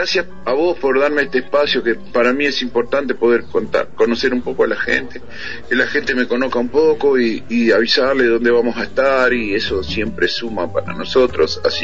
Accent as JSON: {"language": "Spanish", "country": "Uruguay", "moved": "yes", "lives_now": "Argentina", "said": "una vez que opiné en Argentina, me dijeron, vos sos uruguayo, bueno, te tenés que meter la lengua, viste, allá."}